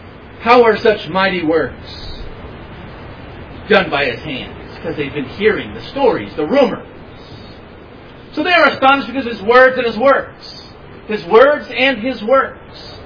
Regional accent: Los Angeles, California, United States; If you're not from here, I'll say, well, I'm from Southern California. You know a little bit about Southern California. I'll say, well, I'm from Los Angeles.

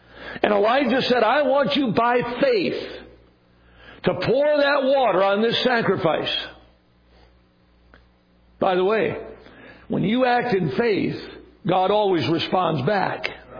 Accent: Wisconsin, United States; Now, I'm not an outdoorsman. I grew up in Wisconsin. I grew up on a dairy farm, and I spent certainly a lot of time outside.

